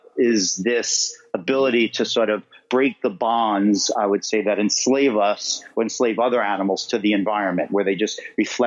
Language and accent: English; Queens, New York, United States; So I grew up in Queens. Neither of my parents actually went to college. I was the first person in my family to go to college.